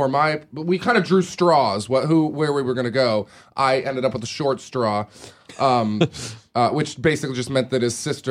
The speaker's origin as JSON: {"language": "English", "town": "Portland", "region": "Oregon", "country": "United States", "said": "I'm a guy from Portland, Oregon."}